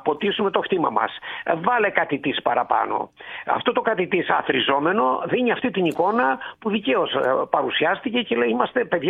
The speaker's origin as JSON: {"language": "Greek", "region": "Peloponnese", "country": "Greece", "said": "Όχι, δεν είναι στην Κρήτη, είναι στη Μάνη."}